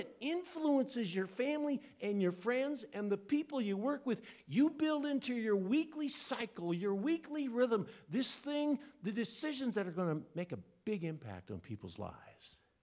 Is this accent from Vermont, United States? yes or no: no; Iowa, United States; As many of you know, I grew up in Iowa, and Dad died when I was 14.